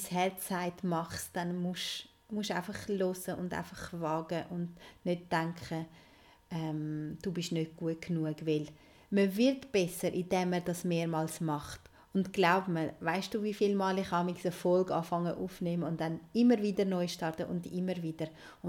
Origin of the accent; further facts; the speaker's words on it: Kosovo; komme ich ja aus Kosovo und dort ist noch mehr so vorgegeben, wie man sein Leben gestalten soll oder welchen Weg soll man gehen.